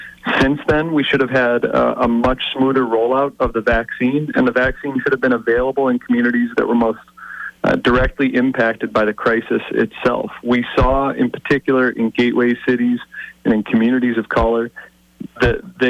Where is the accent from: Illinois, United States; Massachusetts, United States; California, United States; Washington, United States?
Massachusetts, United States; Pittsfield; I've seen that firsthand and lived it in my hometown in Pittsfield when we lost GE.